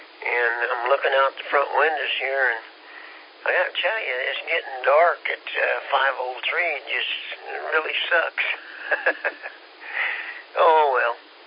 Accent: Kansas, United States; I'm from Kansas, and I said, that's my rod while I'm here

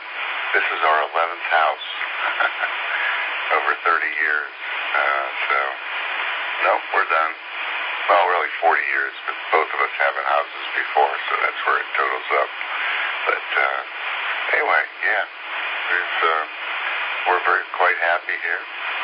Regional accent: Pennsylvania, United States; moved away as an adult; also born or lived in Florida / Georgia / Washington, D.C.; I grew up in Pennsylvania, but I went to Florida as a senior in college, to finish college, a little town called Boca Raton

